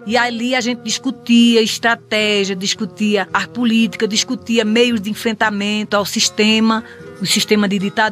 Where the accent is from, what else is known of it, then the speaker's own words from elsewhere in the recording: Pernambuco, Brazil; sou brasileira, nordestina do estado de Pernambuco.